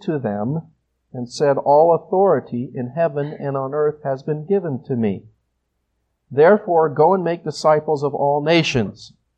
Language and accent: English; United States; I was reading it somewhat as an American.